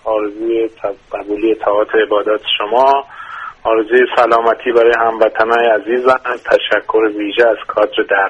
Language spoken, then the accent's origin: Persian; Shiraz, Fars, Iran; به خاطری که من شیرازی هستم